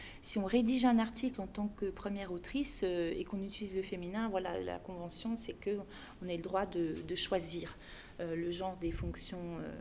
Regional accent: France; je précise que je suis française et j'ai pris une notion suisse que j'ai apportée à Paris

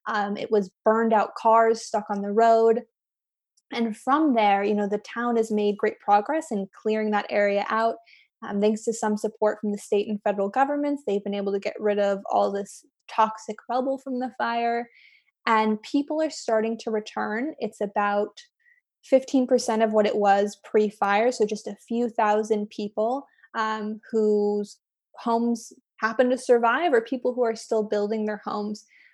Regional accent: California, United States; I grew up kind of near Paradise and have some family there.

